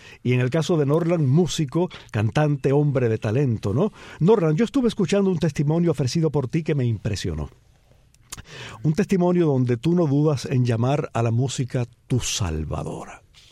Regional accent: Cuba; no somos pocos los cubanos que desesperamos porque nuestro país tenga acceso a un presente y a un destino mejores

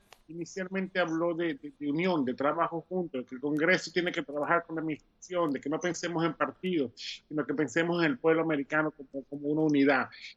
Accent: Venezuela; como venezolano

